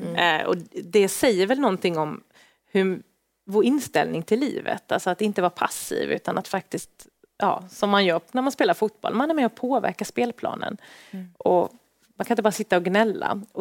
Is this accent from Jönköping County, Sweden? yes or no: yes; Värnamo, Jönköping County, Sweden